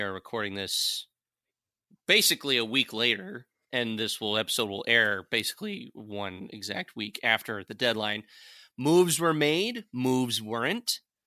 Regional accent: Chicago, Illinois, United States; born there; moved away; also born or lived in Detroit; I was born in Chicago. I moved to Detroit in 97, so I was through the Chelios and Roenick years and stuff.

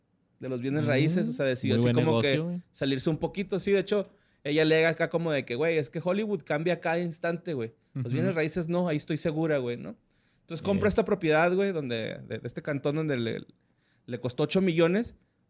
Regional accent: Mexico; Porque soy mexicano.

